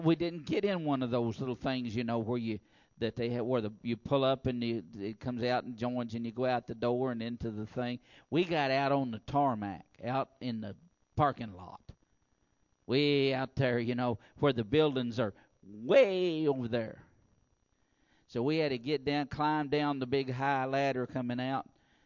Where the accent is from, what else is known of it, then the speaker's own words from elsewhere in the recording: Kentucky, United States; And I thought, I'm from Kentucky, and there is no way that I'm getting off this plane being from Kentucky and being barefoot.